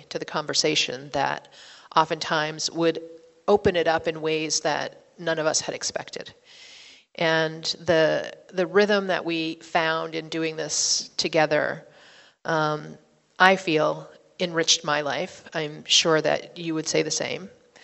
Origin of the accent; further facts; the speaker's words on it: Maine, United States; I'm from the Penobscot Nation. My family is Bear Clan from the Penobscot Nation and Crow Clan from the Passamaquoddy tribe at Tibaik.